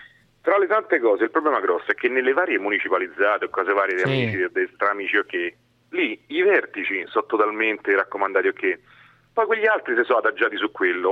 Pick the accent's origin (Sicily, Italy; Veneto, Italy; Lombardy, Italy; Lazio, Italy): Lazio, Italy; Rome; Io sono romano